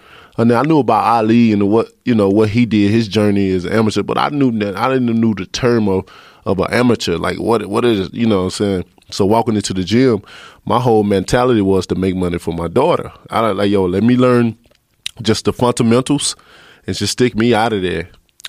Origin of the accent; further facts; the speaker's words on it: Alabama, United States; I said, I'm from Alabama.